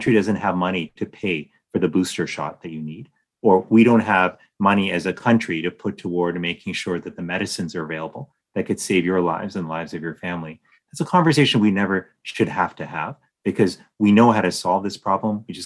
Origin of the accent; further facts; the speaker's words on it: United States; not just as Surgeon General, but frankly, as an American, is I want my country to be ahead of the game.